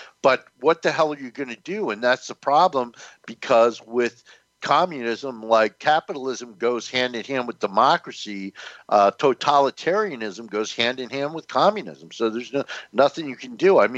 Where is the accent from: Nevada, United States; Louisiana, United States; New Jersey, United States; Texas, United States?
New Jersey, United States; I remember I grew up in North New Jersey as a kid